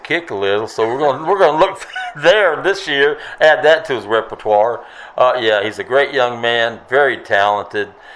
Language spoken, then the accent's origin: English; Brownwood, Texas, United States; born there; Well, I was born in Brownwood. I grew up everywhere.